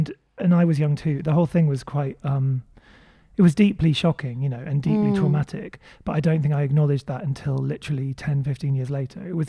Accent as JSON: {"language": "English", "town": "Maidenhead", "region": "South East England", "country": "United Kingdom", "tie": "born or raised there", "said": "because I grew up in Berkshire in Maidenhead, which was this incredibly kind of conservative, safe, you know, idyllic place. And I grew up next to a town called Cookham"}